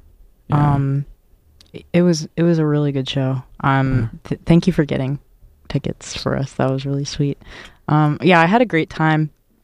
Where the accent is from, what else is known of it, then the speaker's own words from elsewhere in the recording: United States; I'm American, so I don't